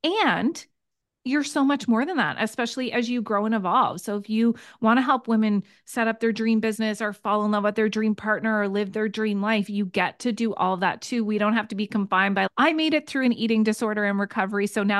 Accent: Nova Scotia, Canada; this resonates with me because I'm from Nova Scotia, how your heart is split in half

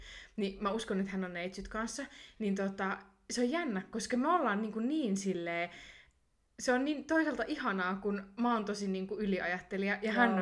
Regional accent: Jyväskylä, Central Finland, Finland; now in Helsinki, Finland; koska mähän olen siis Jyväskylästä.

